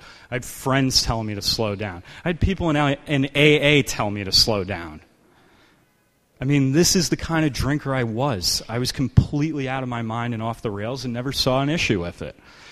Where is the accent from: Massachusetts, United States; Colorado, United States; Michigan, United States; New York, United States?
New York, United States; New York City; I grew up in New York City and, you know, had friends who made fake IDs